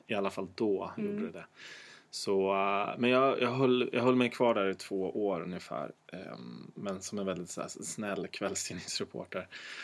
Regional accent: Östersund, Jämtland County, Sweden; Jag är uppvuxen i Östersund.

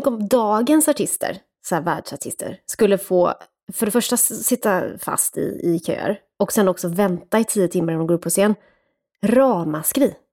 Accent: Småland, Sweden; Men jag kommer ju från Småland

